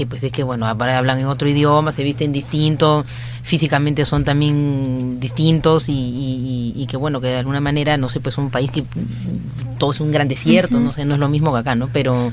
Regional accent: Peru; now in Europe; no para venir a Perú a visitar a mi familia, eso, sino para irme a otro continente. Y porque después del viaje a Marruecos ahí me dieron muchas ganas de regresar a mi país.

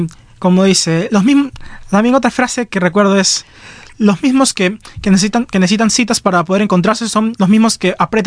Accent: Lima, Peru; San Martín de Porres, Lima Norte.

